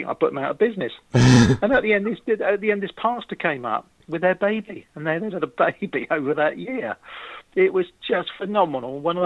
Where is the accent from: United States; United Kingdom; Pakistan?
United Kingdom; England; I explained I was an entertainer from England, and I mentioned the BBC, which always works.